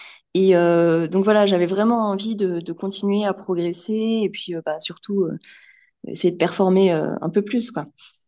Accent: Cherbourg, Normandy, France; j'ai 32 ans et je suis originaire de Cherbourg, donc c'est en Normandie. Je suis architecte de formation, donc j'ai fait mes études à Paris et à Rouen.

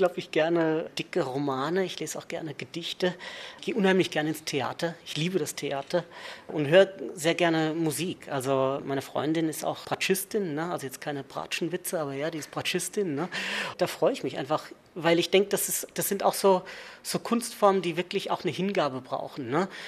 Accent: Lynn, Massachusetts, United States; Mein Name ist ursprünglich vielleicht schottisch, aber mein Vater ist Amerikaner und ich bin in den USA aufgewachsen, in Massachusetts, in der Nähe von Boston, Lynn, Massachusetts.

